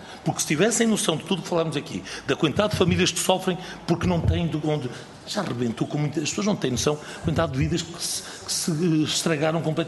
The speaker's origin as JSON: {"language": "Portuguese", "country": "Spain", "said": "Eu estudei em Espanha, sou espanhol, mantenho o cinema em Espanha"}